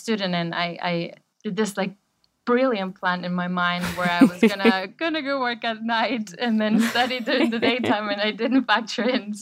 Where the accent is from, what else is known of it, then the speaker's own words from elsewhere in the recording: Caracas, Capital District, Venezuela; English is a second language; now in Bristol, United Kingdom; I live in Bristol and I am from Caracas, Venezuela.